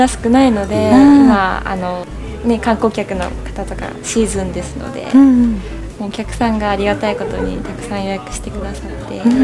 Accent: Tamba-Sasayama, Hyogo, Japan; 私は兵庫県の丹波篠山っていう、それこそまた山の中で

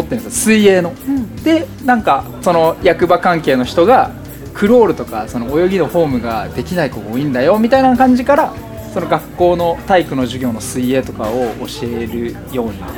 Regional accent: Hiroshima, Japan; 広島です。もうずっと生まれも育ちも大学も広島だったんで、就職も広島で

